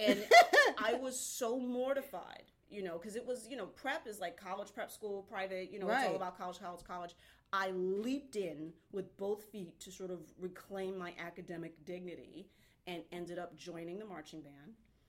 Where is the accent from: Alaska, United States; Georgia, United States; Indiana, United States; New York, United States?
New York, United States; New York City; Yeah, yeah. Born and raised in Queens.